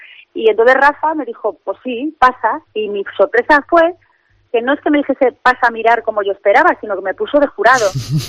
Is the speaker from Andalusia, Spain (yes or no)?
no; Santander, Cantabria, Spain; Pero yo soy muy muy de Santander y me gusta eso, con cebolla y jugosita